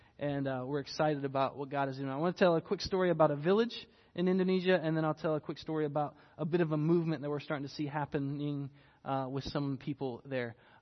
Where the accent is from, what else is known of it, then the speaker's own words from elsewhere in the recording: North Carolina, United States; I'm from North Carolina.